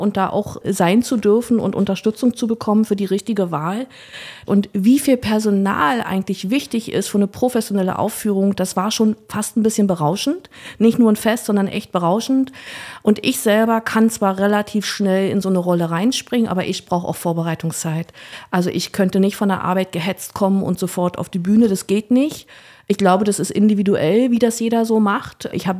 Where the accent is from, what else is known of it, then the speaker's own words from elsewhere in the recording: Potsdam, Brandenburg, Germany; habe hier in Potsdam in meiner Heimatstadt was gesucht